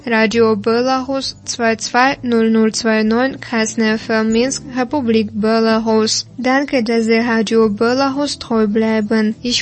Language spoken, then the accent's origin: German; Gera, Thuringia, Germany; mein Gera-Gedicht, das ist meine kleine Liebeserklärung an meine Heimatstadt. Auch wenn sie nicht gerade eine Postkartenschönheit ist, so lebt es sich hier sehr angenehm. Ohne Großstadtlärm, dafür mit viel Natur, kleinen Dürfen und einer Portion Ostcharme.